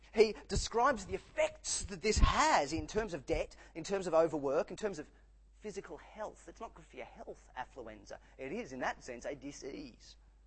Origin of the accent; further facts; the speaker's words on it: Australia; middle-class Australians see ourselves, upper-middle-class Australians see ourselves as Aussie battlers